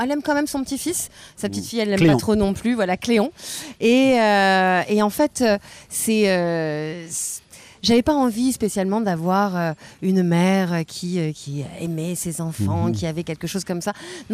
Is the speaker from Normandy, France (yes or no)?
no; Paris, Île-de-France, France; born there; moi je suis parisienne de naissance, une vraie, et j'ai découvert cette presqu'île il y a maintenant peut-être 15 ou 20 ans